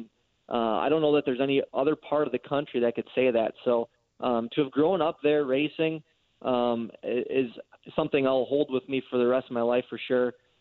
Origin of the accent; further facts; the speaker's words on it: Green Bay, Wisconsin, United States; I grew up in the Green Bay area